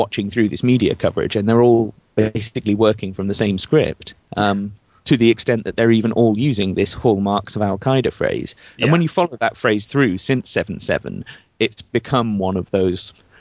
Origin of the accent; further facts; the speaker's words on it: Yorkshire and the Humber, United Kingdom; And, of course, I'm from Yorkshire.